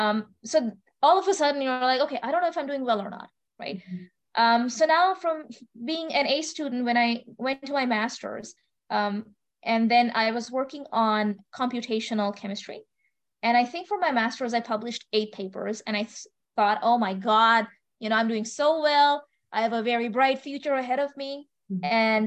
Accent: Kolkata, West Bengal, India; English is a second language; moved away as an adult; now in United States; So I grew up in India in a city called Kolkata, which is called the City of Joy.

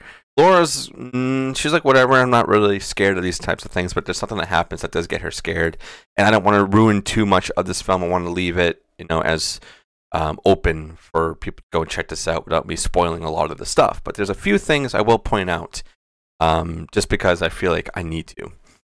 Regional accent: United States; But that's me being an American here.

